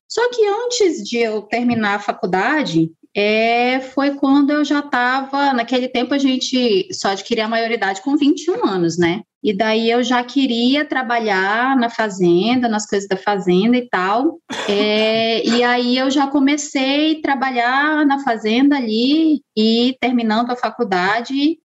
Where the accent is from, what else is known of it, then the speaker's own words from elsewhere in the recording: Boa Vista, Roraima, Brazil; É, eu sou de Roraima, né? Sou da capital de Boa Vista.